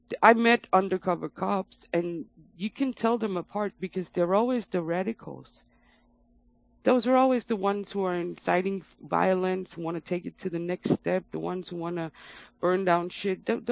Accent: New Zealand; accent: New Zealand; Yeah, sorry, because of my New Zealand accent.

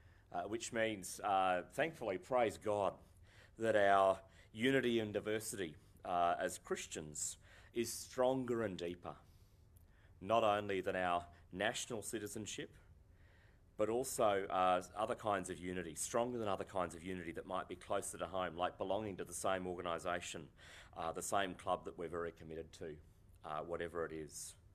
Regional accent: Australia; I am, you are, we are Australian.

